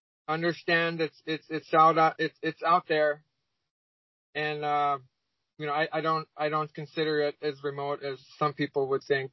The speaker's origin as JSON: {"language": "English", "town": "Kake", "region": "Alaska", "country": "United States", "tie": "born or raised there", "said": "From the beginning, born and raised in Cake, Alaska. I'm a Tlingit here in Southeast from Cake."}